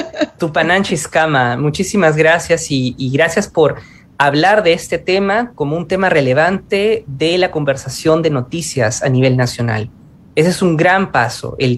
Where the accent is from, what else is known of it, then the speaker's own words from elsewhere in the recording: Peru; soy peruano, estudié literatura en la Universidad Nacional Mayor de San Marcos